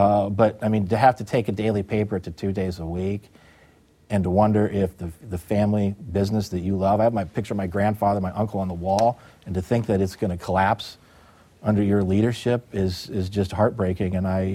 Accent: Iowa, United States; So, like you, I grew up in Iowa and I watched the farm crisis.

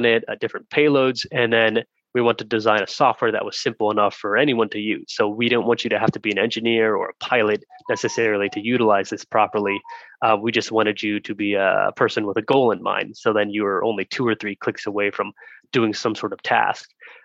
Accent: Texas, United States; I grew up in Texas, like I mentioned, and I grew up on one of my childhood friend's ranch with him.

